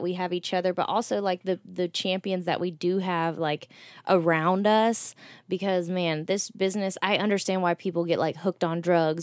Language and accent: English; Texas, United States; I mean, I'm from Texas